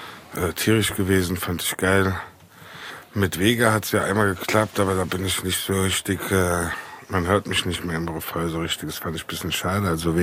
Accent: Frankfurt, Hesse, Germany; Ja, ich bin im Markus Krankenhaus geboren worden. Ich bin Frankfurter Bub. Erst in Bockenheim und dann in Bornheim gelebt.

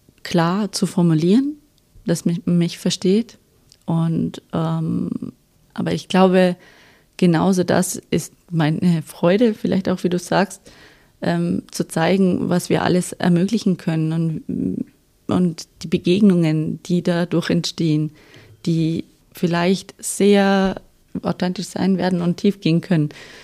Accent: Fußach, Vorarlberg, Austria; also born or lived in Bregenz / Vienna; Vorarlbergerin. Genau, ich komme aus, also waschechte. Geboren in Bregenz und aufgewachsen in Fußach und jetzt wieder zurück nach 10 Jahren in Wien, wieder in Fußach.

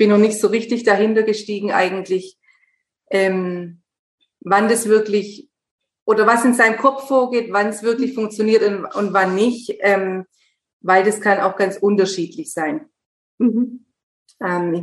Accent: Germany; now in Argentina; Ich bin Deutsche und ich lebe seit ungefähr 13 Jahren. Bin jetzt im 14. Jahr. Lebe ich in Argentinien in der Nähe von Córdoba. Das ist in der Mitte vom Land. Das ist eine Kleinstadt mit 22.000 Einwohnern ungefähr.

